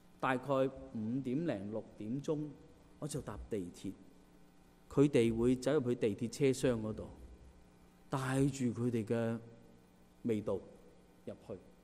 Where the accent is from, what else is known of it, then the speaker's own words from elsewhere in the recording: Guangdong, China; 我们广东人就这样讲，我们拿条命来信耶稣的，是拿条命来信耶稣。